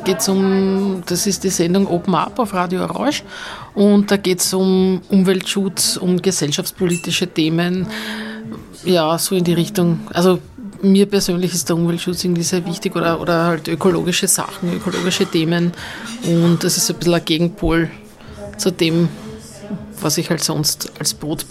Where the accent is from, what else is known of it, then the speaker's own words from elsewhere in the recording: Vienna, Austria; ich komme aus Wien. Ich bin an sich Lehrerin und arbeite auch bei einer Sendung mit bei Radio Orange.